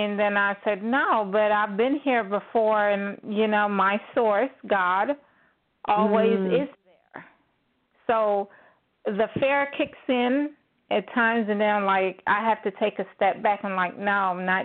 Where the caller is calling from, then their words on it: West Palm Beach, Florida, United States; calling from Florida.